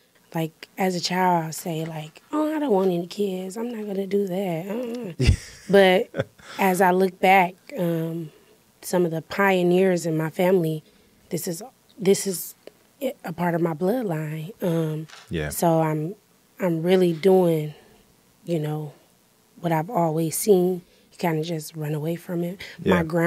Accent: Muskegon, Michigan, United States; So I grew up here in Muskegon, Michigan. I am the oldest of seven children. I'm the only girl.

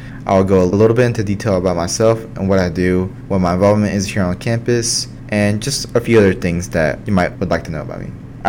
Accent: Warren, Arkansas, United States; My hometown is Warren, Arkansas.

